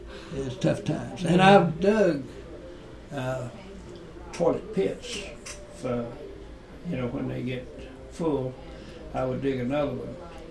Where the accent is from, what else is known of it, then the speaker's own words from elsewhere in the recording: North Carolina, United States; born there; I was born in Randolph County.